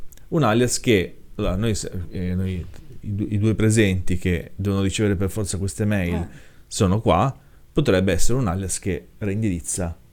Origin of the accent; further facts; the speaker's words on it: Liguria, Italy; perché poi io come sapete sono ligure